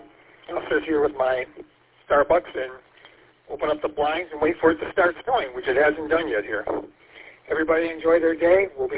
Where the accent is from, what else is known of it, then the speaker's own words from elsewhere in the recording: St. Clair Shores, Michigan, United States; I grew up in St. Clair Shores, right off of 696 and I-94, and my one channel was the 600 channel before it got changed because of Line A, Line B with Canada.